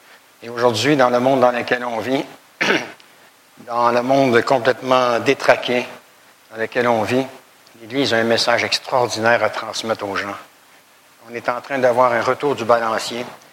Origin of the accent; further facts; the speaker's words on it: Quebec, Canada; je viens du Québec et les Québécois parlent extrêmement vite.